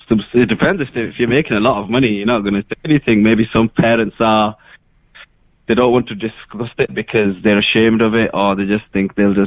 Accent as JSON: {"language": "English", "town": "Huddersfield", "region": "Yorkshire and the Humber", "country": "United Kingdom", "tie": "born or raised there", "said": "Yeah, I am from Huddersfield. I was born and raised in Crossnamore in Huddersfield."}